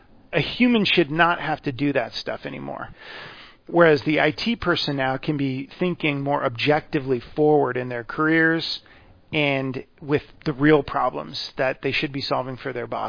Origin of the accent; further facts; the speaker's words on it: United States; In the spirit of, I'm an American, so I'm going to use a baseball analogy.